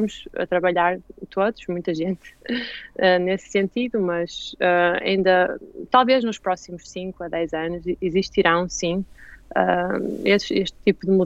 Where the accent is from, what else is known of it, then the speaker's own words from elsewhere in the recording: Póvoa de Varzim, Norte, Portugal; moved away as an adult; now in Germany; Eu pensava, eu sou da Póvoa de Varzim, não fica muito longe de Braga, uhum. E pensava sinceramente que iria sempre viver lá.